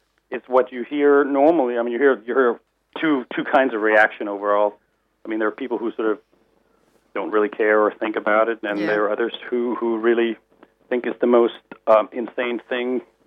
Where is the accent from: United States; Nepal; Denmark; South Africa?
Denmark; born or raised there; also born or lived in Europe